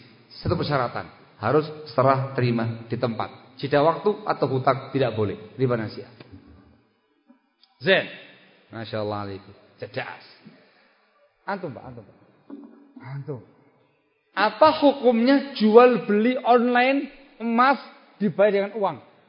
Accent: East Java, Indonesia; Saya orang Madura.

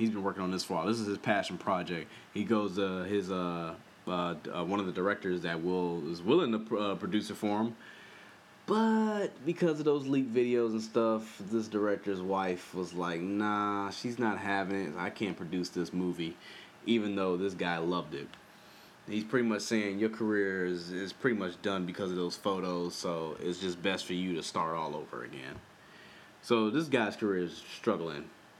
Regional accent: Long Beach, California, United States; I'm from Long Beach, California, LA County area, and right by the ocean and stuff like that.

